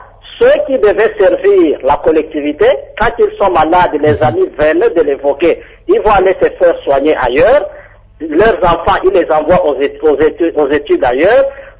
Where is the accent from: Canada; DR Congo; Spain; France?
DR Congo; Et chez nous, en République démocratique du Congo, il y a même un accès, l'article 47 de la Constitution qui parle de l'accès à une santé décente.